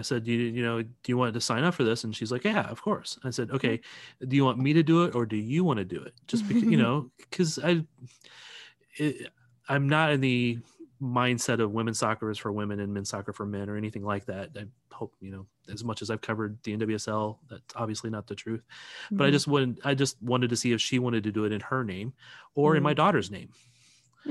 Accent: St. Louis, Missouri, United States; I'm from St. Louis. So Kansas City hates St. Louis.

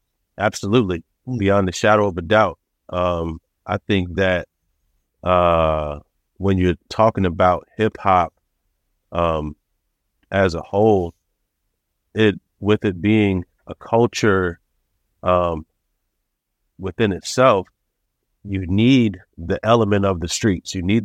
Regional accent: Chicago, Illinois, United States; Listening to these guys in the South, even though I am from Chicago, I grew up listening

